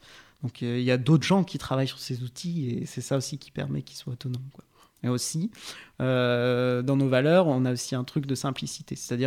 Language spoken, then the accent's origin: French; Centre-Val de Loire, France; also born or lived in Rouen / Paris / Brittany; j'ai grandi dans la Beauce. J'ai bien bougé, en fait. J'ai fait mes études à Rouen et Paris. Et j'ai vécu assez longtemps en Bretagne.